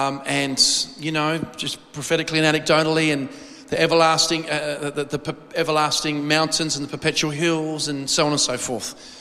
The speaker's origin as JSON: {"language": "English", "town": "Adelaide", "region": "South Australia", "country": "Australia", "tie": "born or raised there", "said": "by the grace of God, I'm born and bred in Adelaide. And I've been able to travel."}